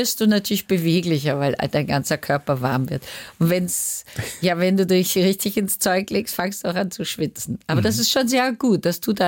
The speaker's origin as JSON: {"language": "German", "region": "Vienna", "country": "Austria", "said": "als Wienerin bin ich ja Traditionalistin"}